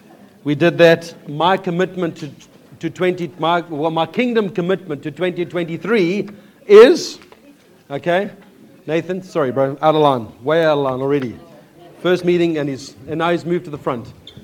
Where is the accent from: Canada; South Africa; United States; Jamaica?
South Africa; The challenge that we have as a South African is the path our government are choosing right now.